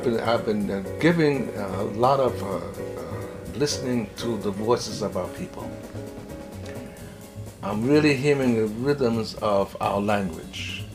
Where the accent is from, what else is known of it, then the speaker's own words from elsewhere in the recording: Bronx, New York, United States; I was raised in the South Bronx.